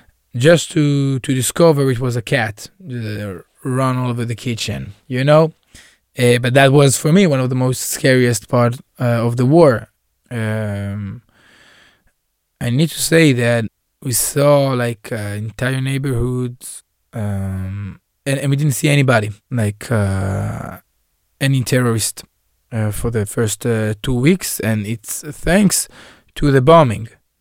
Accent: Jerusalem, Jerusalem District, Israel; 28, born and raised in Jerusalem, a rapper, a musician, and since the 7th of October, a miluimnik and a combat soldier.

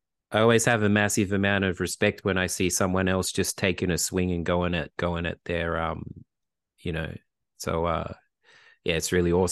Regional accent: Australia; now in Germany; being an Australian in Germany.

